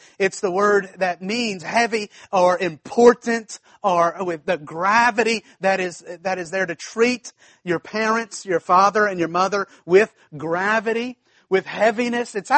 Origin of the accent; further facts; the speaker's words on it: the South, United States; Y'all know I'm from the South, and so I'm not saying anything.